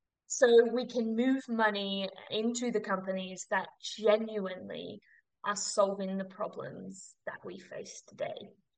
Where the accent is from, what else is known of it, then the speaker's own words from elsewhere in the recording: New South Wales, Australia; But I am Australian, even though my accent doesn't give me away anymore. But I was born and bred down on the New South Wales South Coast.